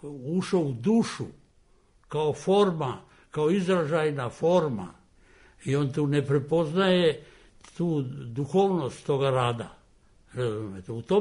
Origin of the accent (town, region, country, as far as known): Serbia